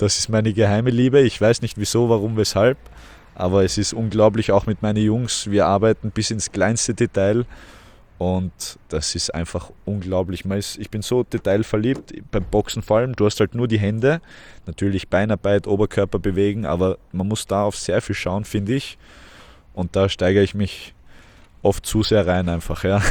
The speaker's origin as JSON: {"language": "German", "region": "Tyrol", "country": "Austria", "tie": "born or raised there", "said": "Wir sind eigentlich Tiroler. Ich bin nur so halb dort aufgewachsen."}